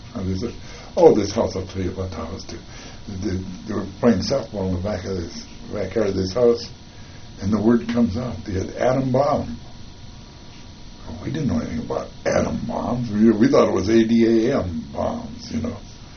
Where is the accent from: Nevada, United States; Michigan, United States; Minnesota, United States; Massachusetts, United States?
Minnesota, United States; I'm from Minnesota, so I'm a cowboy.